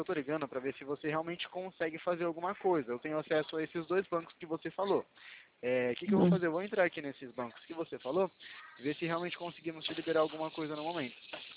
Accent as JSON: {"language": "Portuguese", "town": "Itu", "region": "São Paulo", "country": "Brazil", "said": "Não, eu sou de Itu."}